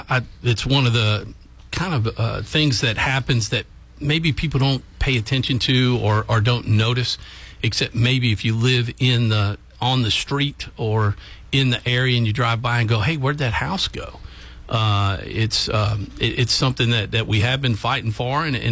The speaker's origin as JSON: {"language": "English", "town": "Pineville", "country": "United States", "tie": "born or raised there", "said": "from being born and raised in Pineville."}